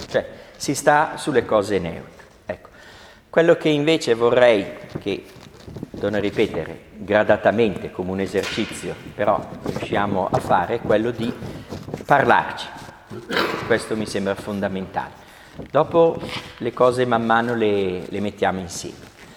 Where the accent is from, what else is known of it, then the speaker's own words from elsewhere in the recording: Milan, Lombardy, Italy; born there; ma io che sono nato invece a Milano, in un condominio di 6 piani